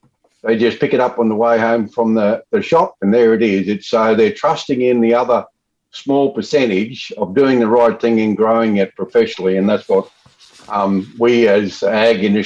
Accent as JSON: {"language": "English", "town": "Southport", "region": "Queensland", "country": "Australia", "tie": "born there", "said": "I was born in in Southport, along with my two brothers, and my children all had to be born in the cities because of the lack of funding to keep the hospital."}